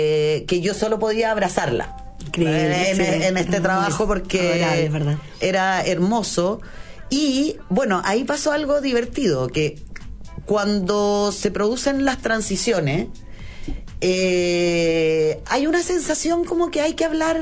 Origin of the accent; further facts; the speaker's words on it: Chile; Para los chilenos no es natural, no, expresarnos